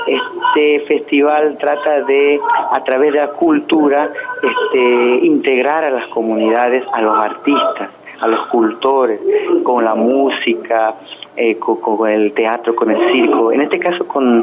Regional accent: Bolivia; eso como tallerista para mí y como boliviano es muy importante, porque estos conocimientos no se tienen que morir en Bolivia

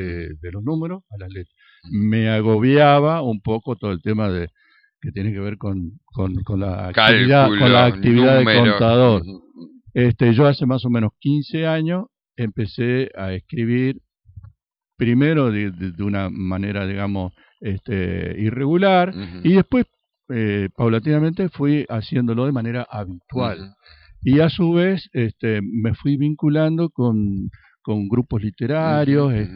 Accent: Concordia, Entre Ríos, Argentina; yo soy oriundo de Concordia. Yo transité mi niñez, mi adolescencia

